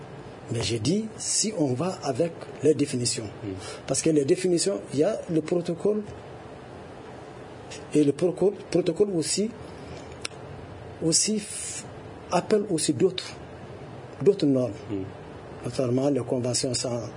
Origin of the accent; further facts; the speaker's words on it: Mali; chez nous en République du Mali